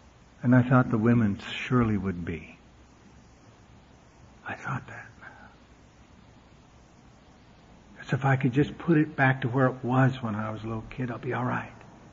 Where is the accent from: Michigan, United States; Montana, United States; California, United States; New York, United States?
Montana, United States; Billings; I grew up in the Church of the Air in Billings, Montana, and my uncle went down front and got saved one Sunday morning